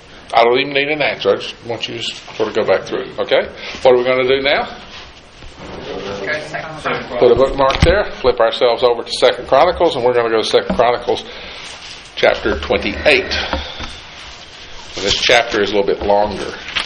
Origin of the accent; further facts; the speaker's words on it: Tennessee, United States; I've always called them bales, but that may be because I'm from East Tennessee.